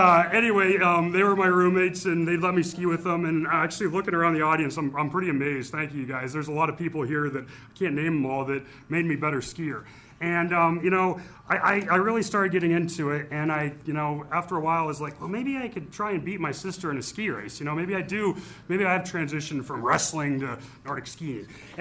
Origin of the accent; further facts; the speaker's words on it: Fairbanks, Alaska, United States; We grew up in Fairbanks, and she kind of took the state by storm